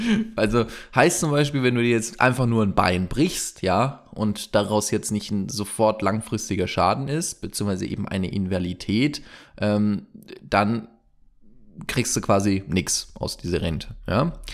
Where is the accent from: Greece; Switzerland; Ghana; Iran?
Greece; now in Germany; Ah, Entschuldigung, ich wohne ja in Deutschland, weißt du, ich bin schon so lange da, ich habe das schon komplett, wie Lisa in Australien. Ach Gott, ich bin … aus Griechenland jetzt, na egal.